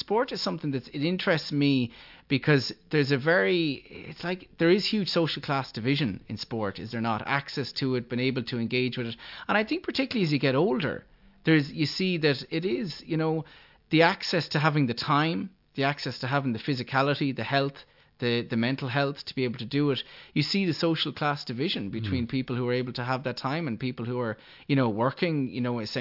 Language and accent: English; Tramore, Munster, Ireland; I come from Tramore.